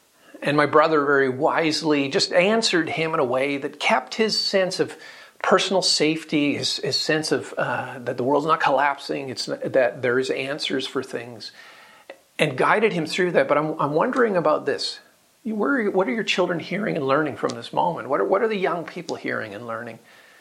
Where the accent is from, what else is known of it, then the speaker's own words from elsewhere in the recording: Kelowna, British Columbia, Canada; I was on a long trip driving between my hometown of Kelowna, to Vancouver